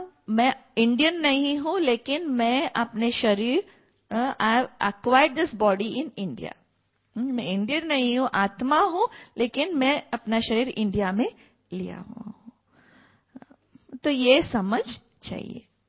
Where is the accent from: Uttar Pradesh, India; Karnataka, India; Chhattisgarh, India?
Karnataka, India; Bengaluru; लेकिन शारीरिक रूप से बैंगलोर से हूँ, और वहाँ पढ़ाई पूरा करके